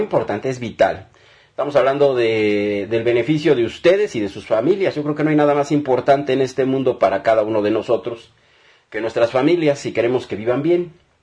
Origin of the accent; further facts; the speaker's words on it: Mexico; Yo creo que todos somos mexicanos iguales